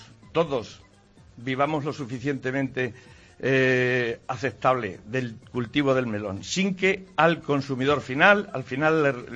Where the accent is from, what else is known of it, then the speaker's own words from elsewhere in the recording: Castilla-La Mancha, Spain; ya sabéis que como buenos manchegos somos un poco tercos